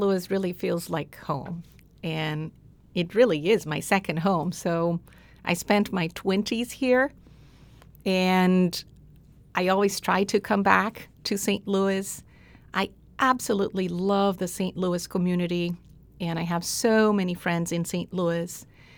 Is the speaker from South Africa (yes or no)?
no; Brazil; And so I was born and raised in Brazil.